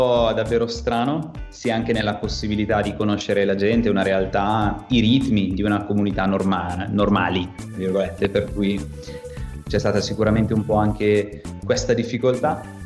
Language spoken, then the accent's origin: Italian; Civate, Lombardy, Italy; Ho 27 anni, sono classe 1993, sono originario di Civate, un paesino in provincia di Lecco.